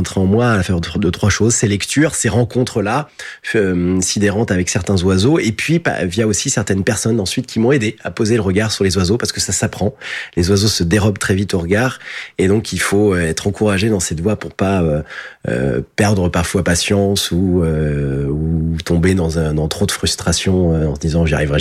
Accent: Île-de-France, France; Oui, c'est-à-dire que moi, je suis un citadin. J'habitais dans les Hauts-de-Seine. Voilà, je suis originaire des Hauts-de-Seine

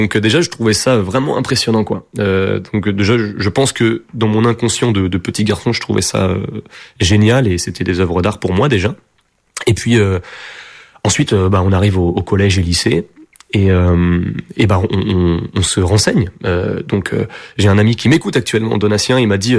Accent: France; also born or lived in Portugal; c'est vrai que j'ai grandi en France. J'ai été élevé majoritairement ici, même si je suis retourné au Portugal pour travailler et y vivre. Mais moi, je me considère 100% portugais en France, avec l'amour des deux cultures, mais éduqué comme un portugais

